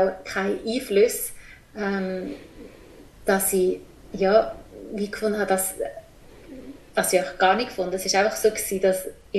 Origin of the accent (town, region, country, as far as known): Switzerland; now in Indonesia